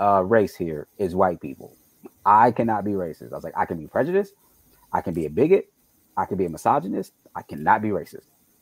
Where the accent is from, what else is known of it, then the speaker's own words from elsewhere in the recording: Chicago, Illinois, United States; I'm from Chicago. … not crazy yet. … from around the block from where I'm mm-hmm. from.